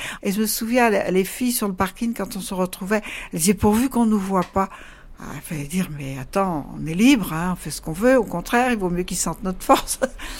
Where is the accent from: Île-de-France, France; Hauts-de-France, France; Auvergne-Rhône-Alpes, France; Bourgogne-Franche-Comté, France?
Auvergne-Rhône-Alpes, France; Dompierre-sur-Veyle; born there; Je suis née en 38 à Dompierre-sur-Velle, un petit village près de Bourg-en-Bresse.